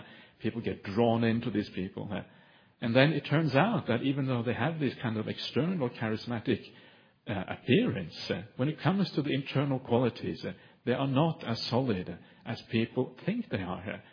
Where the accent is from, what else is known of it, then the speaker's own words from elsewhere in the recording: Norway; English is a second language; When it goes to Norway, which happens to be my home country, it should be taught in Norwegian.